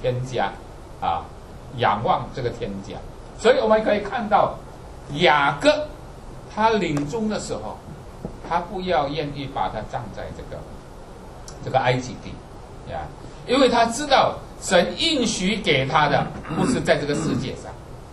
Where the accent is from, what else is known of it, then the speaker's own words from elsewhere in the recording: China; 我们中国人很注重啊，坟墓是很注重啊。